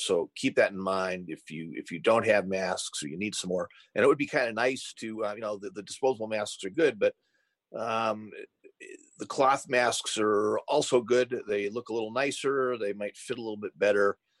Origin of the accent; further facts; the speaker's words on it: Bethel, Alaska, United States; and I grew up here in Bethel, so I know a lot of people are going to miss him very much.